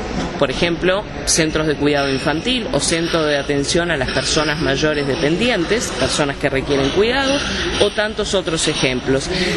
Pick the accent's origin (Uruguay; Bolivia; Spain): Uruguay; Yo soy uruguaya, que es un país envejecido también